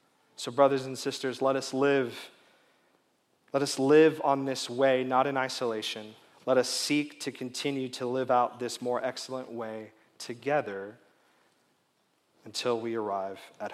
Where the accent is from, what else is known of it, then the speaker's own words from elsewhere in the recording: California, United States; I was from California, which for them was like being on a different planet.